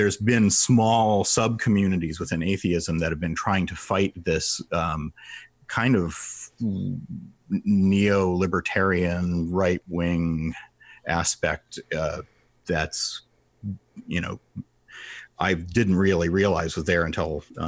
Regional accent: Virginia, United States; Well, Northern Virginia, so it wasn't quite rural.

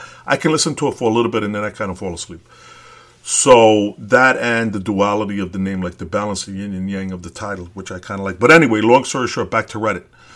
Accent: Brooklyn, New York, United States; moved away as an adult; I am from Brooklyn. I left it when I was 30 years old, so I'm a real Brooklyn dude. I didn't leave Brooklyn when I was 5 years old. I grew up there till 30.

